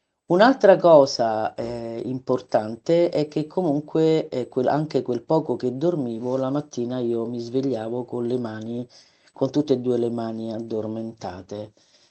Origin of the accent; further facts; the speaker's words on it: Rome, Lazio, Italy; ho 59 anni e sono di Roma.